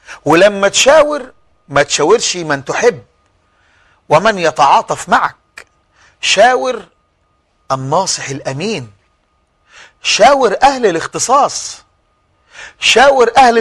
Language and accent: Arabic; Egypt; عندنا في مصر